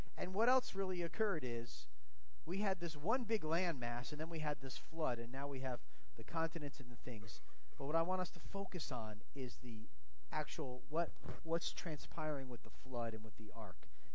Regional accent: Florida, United States; now in Georgia, United States; I know, I'm from Florida, so there's a lot of hurricanes in Florida. I grew up with hurricanes.

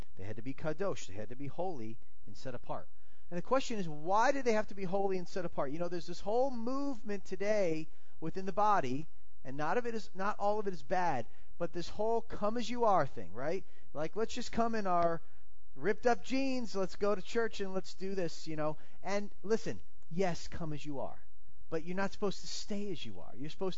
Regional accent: Florida, United States; I'm from Florida, and in Florida, you go everywhere, and it's jeans, or shorts and flip-flops, right?

